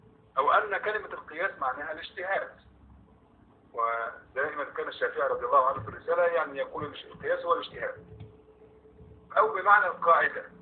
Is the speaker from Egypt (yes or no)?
yes; Egypt; حتى في القرى عندنا في مصر زمان